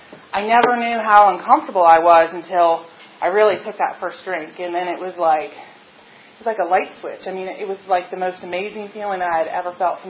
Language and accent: English; Columbia, Maryland, United States; also born or lived in Washington, D.C.; I grew up in Maryland. I was an Army brat. I grew up, my father was in the Army. He retired in D.C. And from when I was about 6 years old until through high school, I grew up in Columbia, Maryland.